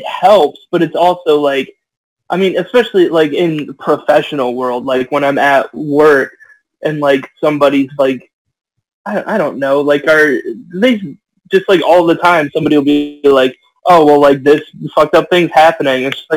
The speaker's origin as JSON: {"language": "English", "town": "Toledo", "region": "Ohio", "country": "United States", "said": "because I'm originally from Toledo. So I went back home"}